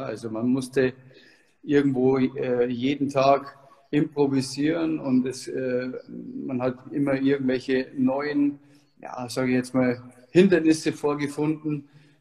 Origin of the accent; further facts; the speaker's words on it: Landshut, Bavaria, Germany; in Landshut in meiner Heimat noch nicht